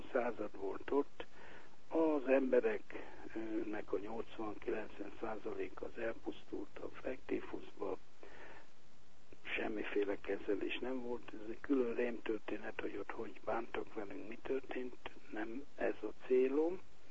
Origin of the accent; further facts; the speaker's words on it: Tiszafüred, Jász-Nagykun-Szolnok, Hungary; born there; Hát én egy nagy községben, egy járási székhelyen születtem, Tiszafüreden. Ez nem messze van a Hüzesabonytól, egy olyan 31 kilométerre.